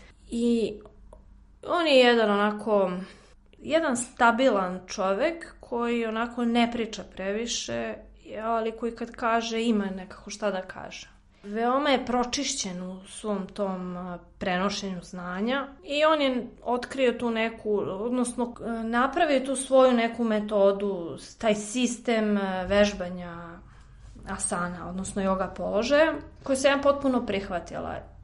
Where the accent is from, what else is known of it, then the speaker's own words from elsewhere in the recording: Belgrade, Serbia; iz Beograda sam. Ja sam slikarka.